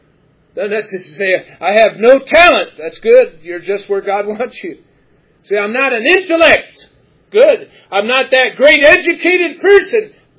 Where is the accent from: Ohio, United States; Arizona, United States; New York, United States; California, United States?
Ohio, United States; Cleveland; I grew up in Northeast Ohio. I'm from Cleveland.